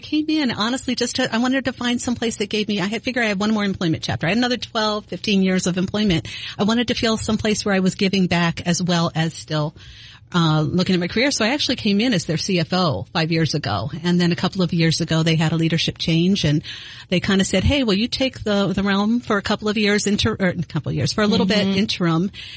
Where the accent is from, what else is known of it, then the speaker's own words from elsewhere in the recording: East Coast, United States; now in St. Louis, United States; I realized I had such a community of family here in St. Louis. I'm from the East Coast.